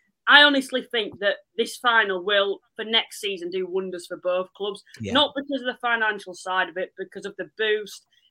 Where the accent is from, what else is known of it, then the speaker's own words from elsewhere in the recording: Halifax, Yorkshire and the Humber, United Kingdom; because we're just from Halifax.